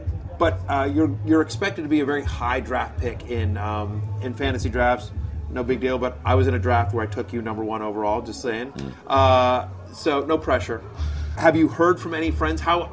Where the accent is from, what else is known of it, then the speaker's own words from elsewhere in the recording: College Station, Texas, United States; because I grew up in College Station, Texas. I'm a Texas A&M fan.